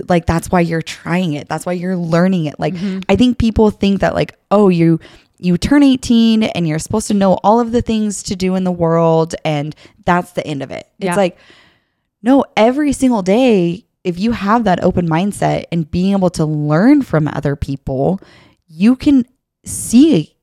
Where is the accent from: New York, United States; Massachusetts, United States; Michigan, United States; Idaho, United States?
Idaho, United States; I'm from Idaho. Like, I grew up here. This is my land.